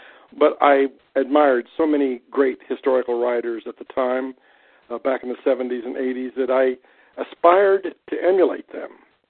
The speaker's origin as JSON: {"language": "English", "region": "Missouri", "country": "United States", "tie": "born or raised there", "also_born_or_lived": "Lawrence, Kansas", "said": "I hail from Kansas and Missouri. I was born in Kansas, Lawrence, Kansas, but I spent the first 5 years of my life on a farm in southwest Missouri and then lived back and forth in between the states."}